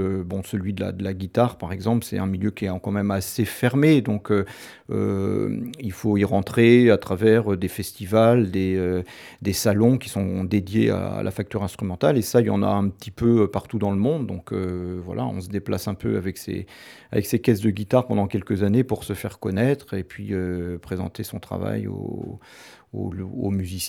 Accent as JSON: {"language": "French", "region": "Brittany", "country": "France", "also_born_or_lived": "South of France", "said": "j'ai commencé dans le sud de la France, après je me suis expatrié, enfin ou revenu plutôt dans ma région d'origine qui est la Bretagne, pour m'installer à Rennes, et du centre de Rennes, je suis venu m'installer à la campagne, à Cugain, en 98."}